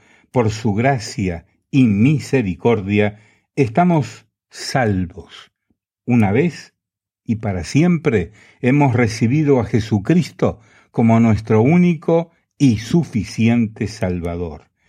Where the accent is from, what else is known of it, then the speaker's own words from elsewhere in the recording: Guasimal, Bolívar, Colombia; ella regresó a mi pueblo que se llama Guasimal, en la isla de Mompos